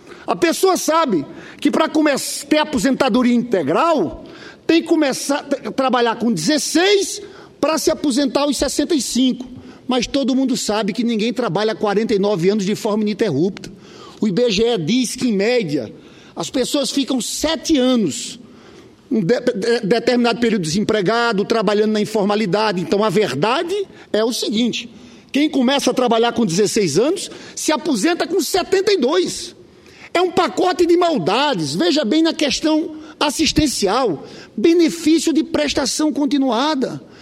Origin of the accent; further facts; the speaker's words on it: Paraíba, Brazil; Eu que sou paraibano, tenho muito orgulho de ser nordestino também